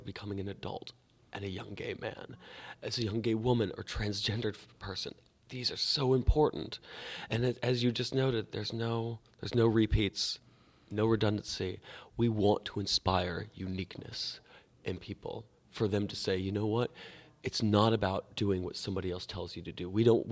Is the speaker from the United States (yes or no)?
yes; the South, United States; I'm from the South, too, and I have helped birth a few cattle in my day.